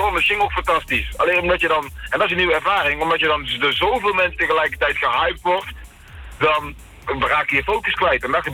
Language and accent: Dutch; North Brabant, Netherlands; Ik ben heel simpel, ik ben een Brabander en ik zeg gewoon wat het is.